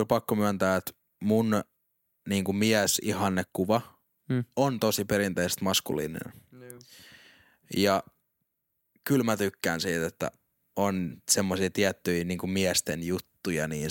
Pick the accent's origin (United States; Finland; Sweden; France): Finland; Turku, Southwest Finland; Me ollaan turkulaisia